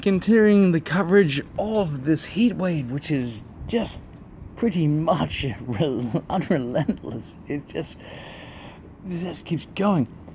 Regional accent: Australia; I'm an Australian and I grew up in this heat, so it doesn't really affect me too much.

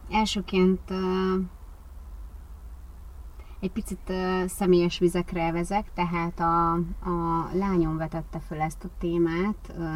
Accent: Budapest, Hungary; Én Angyalföldön nőttem föl egy régi bérházban, igazi gangfolyosós, pincés, szenes pincés bérházban, és ugye nagyszüleinkkel laktunk

